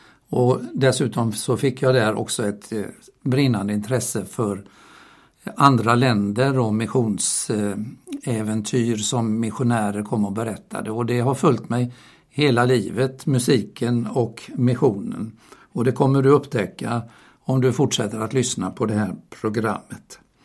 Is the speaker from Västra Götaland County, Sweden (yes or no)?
yes; Gothenburg, Västra Götaland County, Sweden; Jag kommer från början från Göteborg och växte upp i Smyrnaförsamlingen i Göteborg.